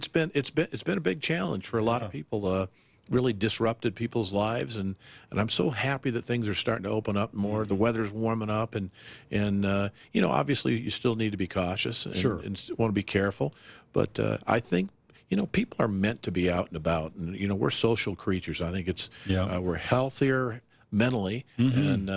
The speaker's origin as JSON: {"language": "English", "region": "Arizona", "country": "United States", "tie": "born or raised there", "also_born_or_lived": "Chicago", "said": "I grew up in Arizona, so I really missed the sunshine. I was living in Chicago for a long time"}